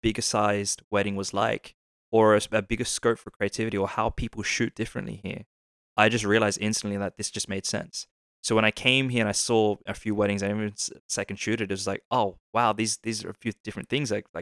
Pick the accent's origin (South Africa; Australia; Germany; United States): Australia; my background is, I'm from Australia.